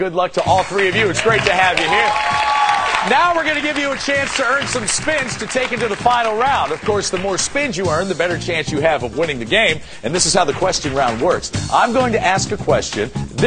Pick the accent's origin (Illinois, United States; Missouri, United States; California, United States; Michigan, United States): Missouri, United States; from Missouri as well.